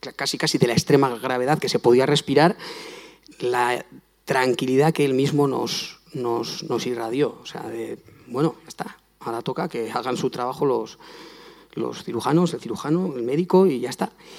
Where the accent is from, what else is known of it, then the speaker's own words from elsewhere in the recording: San Sebastián, Basque Country, Spain; soy de San Sebastián, soy natural de aquí de San Sebastián. Mi madre es navarra, yo llevo yendo a los Sanfermines desde antes de tener uso de razón.